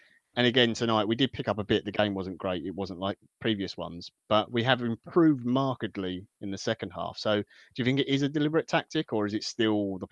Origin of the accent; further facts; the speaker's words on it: East of England, United Kingdom; accent: Essex Mockney; Very quickly, my accent, I would describe it as Essex Mockney, not quite Cockney, because I used to live there, but there you go, I had to grow up in Essex, so it's just a mess now.